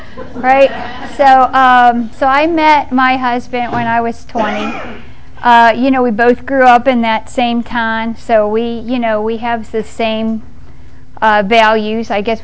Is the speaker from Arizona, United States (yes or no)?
no; Pittsburgh, Pennsylvania, United States; I grew up in Pittsburgh, back when it really was the Steel City. You know, there it was primarily a blue-collar town.